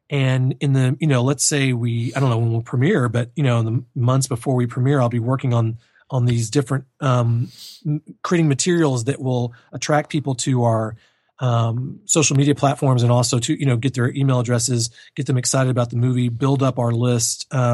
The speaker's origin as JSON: {"language": "English", "town": "Houston", "region": "Texas", "country": "United States", "said": "I came across her because she's from Houston and I'm from Houston."}